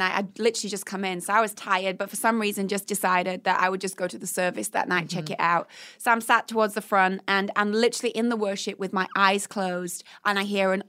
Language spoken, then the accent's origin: English; Yorkshire and the Humber, United Kingdom; accent: Yorkshire; So my accent is not like the full Yorkshire accent.